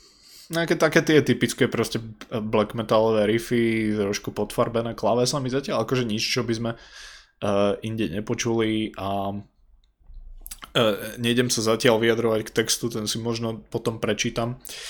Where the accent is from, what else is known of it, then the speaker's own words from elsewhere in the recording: Žilina, Žilina Region, Slovakia; ja som zo severu, ja som zo Žiliny pôvodne